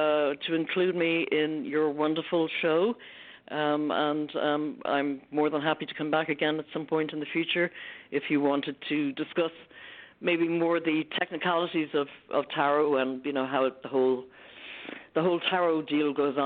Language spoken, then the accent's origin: English; Ireland; accent: Irish; it's my lovely Irish accent.